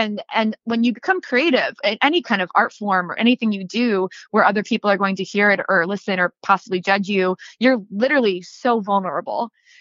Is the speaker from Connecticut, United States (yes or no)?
yes; Connecticut, United States; I'm from Connecticut.